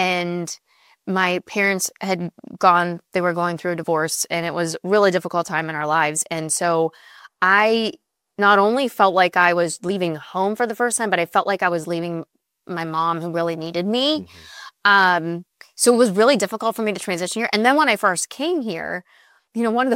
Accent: Pittsburgh, Pennsylvania, United States; I grew up in Pittsburgh.

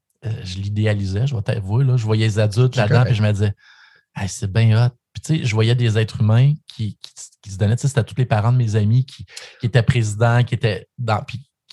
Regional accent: Sainte-Cécile, Quebec, Canada; born there; also born or lived in Gentilly; Moi, j'ai habité pendant plus de 20 ans à Gentilly, puis c'est une communauté d'appartenance. Si je suis né à Sainte-Cécile, c'est sûr que j'ai un ADN très, très puissant à la communauté de Gentilly.

